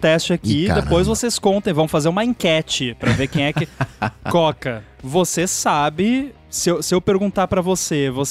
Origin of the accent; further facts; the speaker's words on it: Rio Grande do Sul, Brazil; Cara, eu sou gaúcho e eu conheço mais...